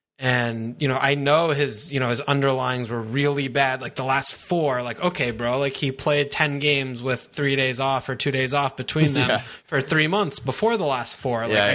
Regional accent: United States; I see the W and I'm like, oh, I'm American.

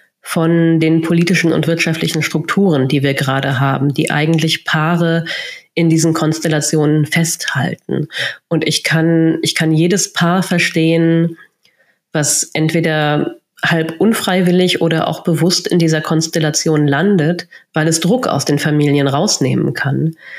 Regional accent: North Rhine-Westphalia, Germany; ich bin in NRW groß geworden

